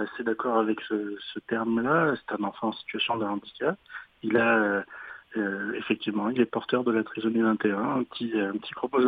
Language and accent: French; France; now in Canada